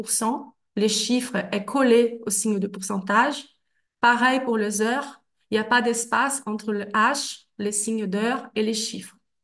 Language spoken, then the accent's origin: French; Brazil; first language Portuguese; French is a second language; ma langue maternelle est le portugais du Brésil et pas le brésilien.